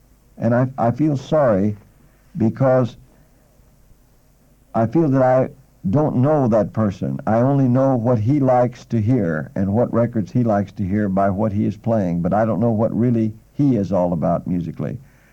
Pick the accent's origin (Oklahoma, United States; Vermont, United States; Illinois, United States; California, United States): Oklahoma, United States; When I was growing up in Oklahoma